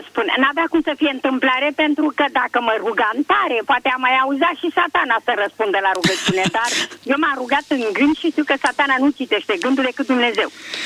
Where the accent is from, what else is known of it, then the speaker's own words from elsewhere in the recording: Craiova, Dolj, Romania; de la Craiova